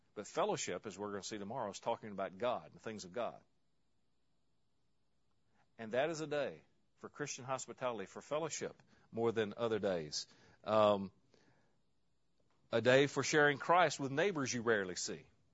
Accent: Osceola, Arkansas, United States; I grew up in Osceola, Arkansas, which is a little county seat town about 45 minutes north of Memphis, right on the Mississippi River.

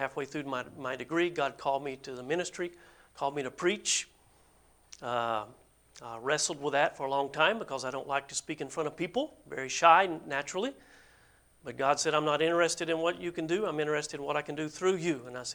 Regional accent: Bridgeport, Alabama, United States; I'm from Alabama, so I feel at home here amongst you. I grew up in northeast Alabama near a town called Bridgeport.

